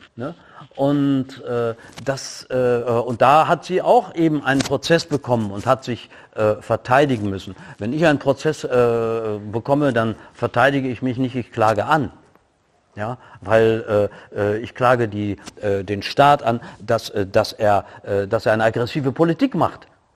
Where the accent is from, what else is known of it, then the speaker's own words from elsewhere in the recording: Herford, North Rhine-Westphalia, Germany; Ich komme aus Herford bei Bielefeld.